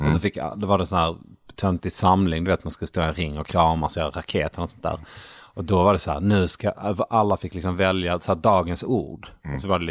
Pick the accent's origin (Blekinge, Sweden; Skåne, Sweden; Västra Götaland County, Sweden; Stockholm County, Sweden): Skåne, Sweden; Malmö; moved away as an adult; also born or lived in Sunne; Och så växte jag upp i Malmö. När jag var 20 så träffade jag mitt ex. Och så flyttade vi till Värmland där hon kom ifrån.